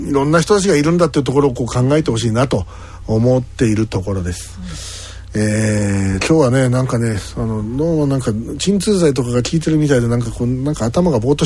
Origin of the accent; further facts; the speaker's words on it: Yamanashi, Japan; 山梨県から来ました